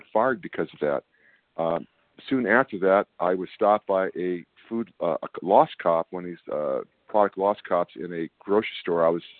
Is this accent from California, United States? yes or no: yes; California, United States; I'm from Northern California.